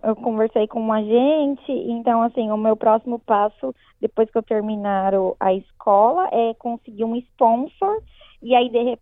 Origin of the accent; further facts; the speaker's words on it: Brazil; now in Australia; Eu sempre adorei cozinhar, então, desde que eu saí do Brasil, eu tinha isso em mente, de seguir esse caminho. E, assim, é como um sonho para mim estudar isso aqui na Austrália também.